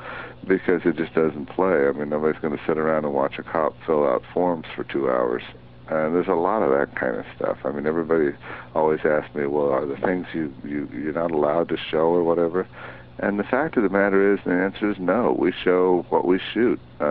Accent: California, United States; also born or lived in Oklahoma; I was born in Oklahoma and raised in California.

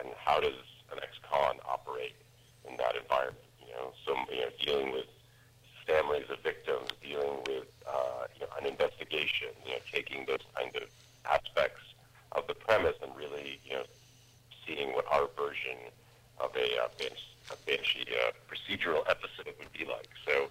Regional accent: Wellesley, Massachusetts, United States; moved away as an adult; also born or lived in California; I grew up in Wellesley and left to go to college when I was 18. I was out in California at USC and studied film at USC

